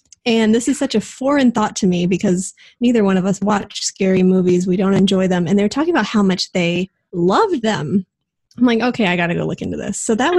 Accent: Southwest, United States; I was actually really thankful for it because I grew up in the Southwest and had heard of Day of the Dead and really just lumped it in with Halloween.

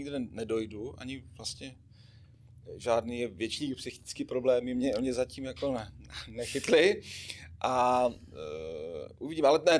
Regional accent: Vsetín, Zlín Region, Czechia; Je to Vsetín, no. Já jsem Valach.

